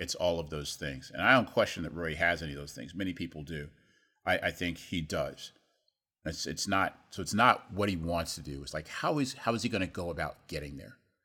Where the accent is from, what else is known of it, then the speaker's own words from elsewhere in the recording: Washington, District of Columbia, United States; And I grew up in Washington, D.C., so I have a special affinity for government and titles